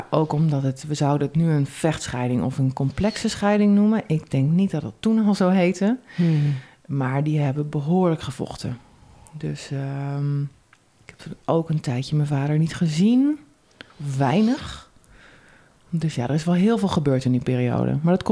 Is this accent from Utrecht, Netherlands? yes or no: yes; Zeist, Utrecht, Netherlands; Nou, waar kom ik vandaan? Nou, ik kom uit Zeist.